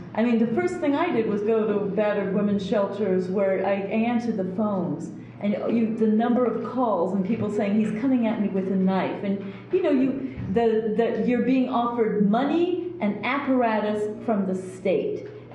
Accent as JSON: {"language": "English", "town": "New Haven", "region": "Connecticut", "country": "United States", "moved": "as an adult", "said": "I came here from New Haven, Connecticut when I was around like 1980"}